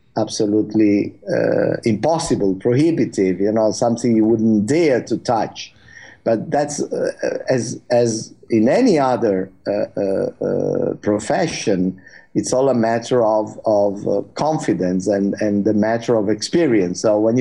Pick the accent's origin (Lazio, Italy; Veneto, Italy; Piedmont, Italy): Piedmont, Italy; Turin; Actually, I'm from Turin, which is north west of Italy